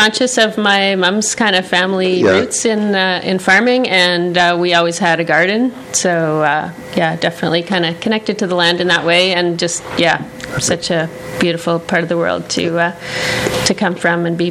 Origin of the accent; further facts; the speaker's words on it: Victoria, British Columbia, Canada; Yeah, I grew up in Victoria, B.C.